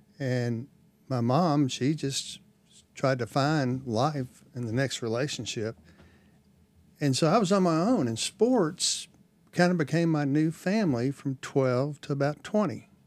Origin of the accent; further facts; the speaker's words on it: Houston, Texas, United States; Never even understood the cross on every church as I grew up in Houston, Texas.